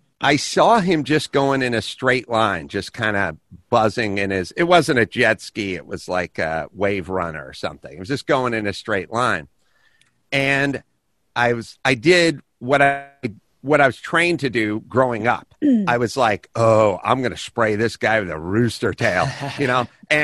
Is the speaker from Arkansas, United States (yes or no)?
no; North Hollywood, California, United States; And I was like, I'm from North Hollywood.